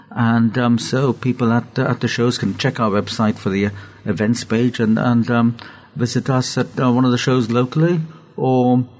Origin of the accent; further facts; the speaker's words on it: India; now in England; And my roots are in India. I was brought up in India, came to England in 67.